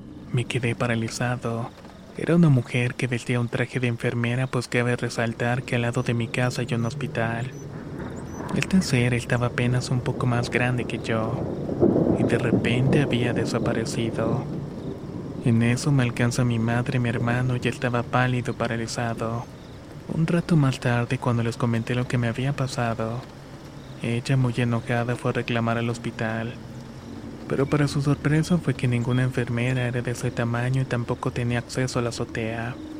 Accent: Chilapa de Álvarez, Guerrero, Mexico; now in Acatlán, Mexico; Soy originario de Chilapa de Álvarez, Guerrero. Actualmente vivo en Acatlán

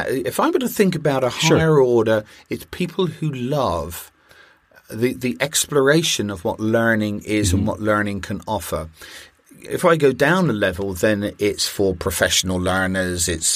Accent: United Kingdom; I'm a Brit.

